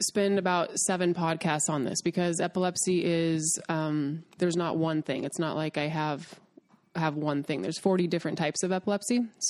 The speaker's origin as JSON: {"language": "English", "region": "Colorado", "country": "United States", "tie": "born or raised there", "said": "Because it's my home state, and my absolute heart and soul is there."}